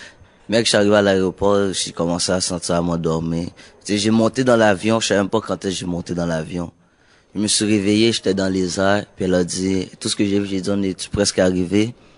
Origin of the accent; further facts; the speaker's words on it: Canada; Moi, je suis Canadien. J'ai dit, je suis Canadien, je suis pas habitué.